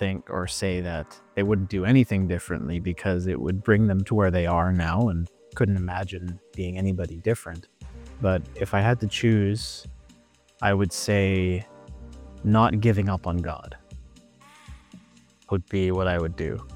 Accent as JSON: {"language": "English", "town": "Toronto", "region": "Ontario", "country": "Canada", "tie": "born or raised there", "said": "I was born here in Canada. I grew up in Scarborough, over the east side of Toronto. And my family, half my family is Italian. The other half is Dutch, from Amsterdam."}